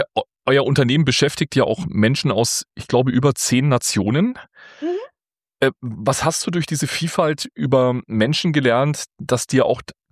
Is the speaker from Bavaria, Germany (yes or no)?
yes; Bavaria, Germany; in Strullendorf. Das ist eine Gemeinde im oberfränkischen Landkreis Bamberg. Und wer es bis jetzt noch nicht gehört hat, wir sind beide aus Oberfranken.